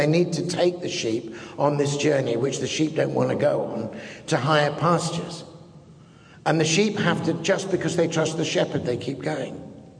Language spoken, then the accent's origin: English; England, United Kingdom; also born or lived in Scotland; Now, I was brought up in England and in Scotland